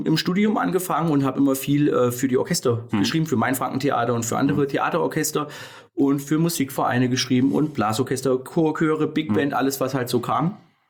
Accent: Fulda, Hesse, Germany; ich bin in Fulda geboren, im Herz-Jesu-Krankenhaus und dann aufgewachsen und noch lebhaft in Nüstadt. Hab nur kurze Zeit mal in Würzburg gewohnt zum Studium halt.

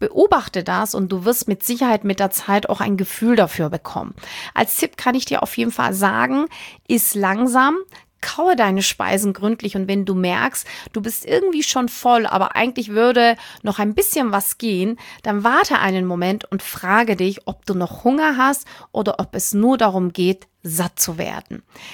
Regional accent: Northern Germany, Germany; So ganz trocken als Norddeutscher.

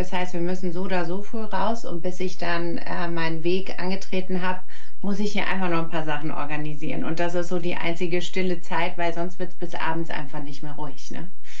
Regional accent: Germany; born there; first language it; German is a second language; Ja, also geboren bin ich in Deutschland. Meine Mutter ist Italienerin und mein Vater ist Serbe. Da hatte ich natürlich ein bisschen was da. Die romanische Sprache, also das Italienische, ist die Muttersprache und da konnte ich Französisch und Spanisch einfach dranhängen.

